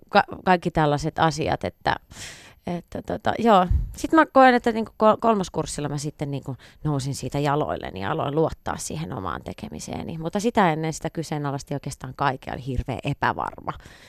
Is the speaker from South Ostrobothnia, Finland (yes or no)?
no; Viiala, Pirkanmaa, Finland; now in Helsinki, Finland; mä muutin Viialasta Helsinkiin. Eli mä muutan ihan toiseen paikkakuntaan. Mä muutan pois kotoa